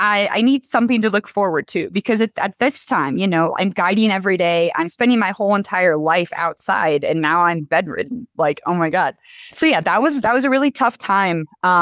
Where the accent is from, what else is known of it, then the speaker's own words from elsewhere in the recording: Iowa, United States; now in Montana, United States; Yeah. So like Jackie said … I'm originally from Iowa. I came out to Montana, where I call kind of my base camp right now.